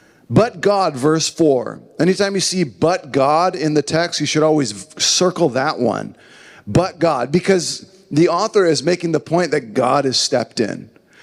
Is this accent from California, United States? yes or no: yes; California, United States; Some kid growing up in the Inland Empire, you're going to use them to go out to LA and try to minister and help people?